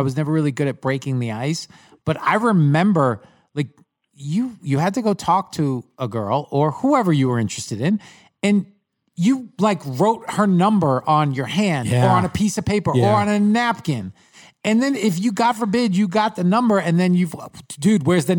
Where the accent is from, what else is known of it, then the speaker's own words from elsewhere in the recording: Long Island, New York, United States; I grew up on Long Island, and we would go get my dad would go get bagels